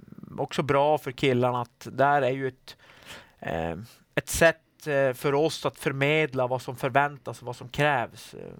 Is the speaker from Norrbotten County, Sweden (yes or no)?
yes; Rosvik, Norrbotten County, Sweden; Men jag var uppvuxen i Rosvik. Och jag bor sista huset för ishallen i Korsnäs där.